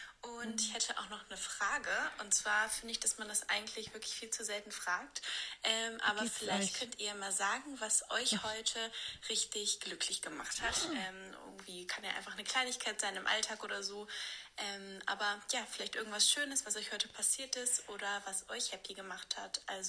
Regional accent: Switzerland; ich komme aus der Schweiz.

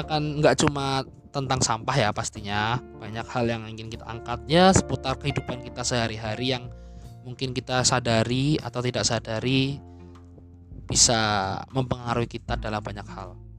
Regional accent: Cilacap, Central Java, Indonesia; accent: Ngapak; aku itu aslinya dari Cilacap, jadi ngapak-ngapak.

